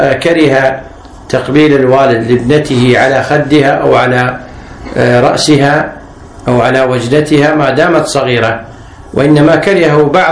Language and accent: Arabic; Kuwait; حنا عندنا في الكويت التقبيل على الخد معروف